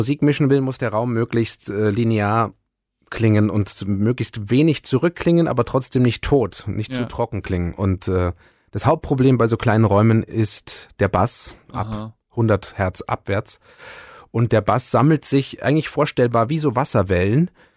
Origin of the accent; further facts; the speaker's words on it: Ulm, Baden-Württemberg, Germany; born there; Ich bin lustigerweise in der Prittwitzstraße in Ulm geboren.